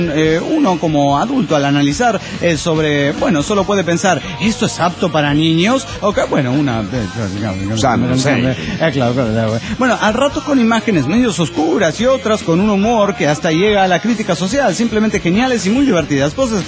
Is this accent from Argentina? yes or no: no; Bolivia; Lamentablemente en mi país, desde que Evo Morales empezó hace 7 años su proceso de cambio